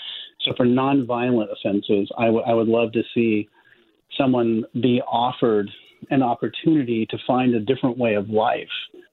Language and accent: English; Palo Alto, California, United States; And I grew up in Palo Alto, California. And, you know, and I had a nice home and a nice family